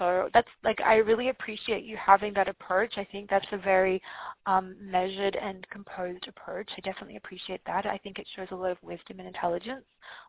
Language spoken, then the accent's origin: English; Australia; I have a different Australian accent. Everyone's like, are you British or Australian? And I'm like, no, but I'm Australian. It's just Australia has four different accents.